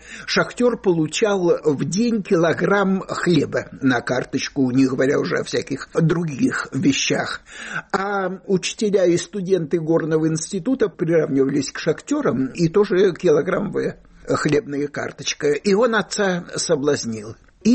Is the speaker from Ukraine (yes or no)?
no; Stary Oskol, Belgorod Oblast, Russia; also born or lived in Donbass; в 36-м году мы из Донбасса переехали в Старый Оскол, и моя такая настоящая школа, это уже Старый Оскол.